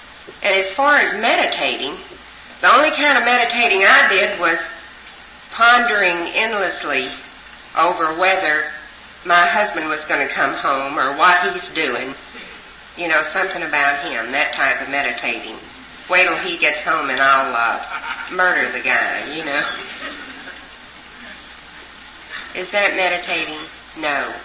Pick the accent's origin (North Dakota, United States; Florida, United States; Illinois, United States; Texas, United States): Texas, United States; I'm originally from Texas, and I've been looking for Texans ever since I've been here.